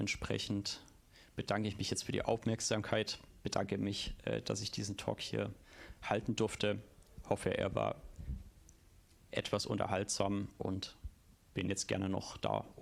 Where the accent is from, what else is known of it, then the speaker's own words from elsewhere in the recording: Stuttgart, Baden-Württemberg, Germany; Ja, weil ich komme aus Stuttgart, bin da häufig unterwegs.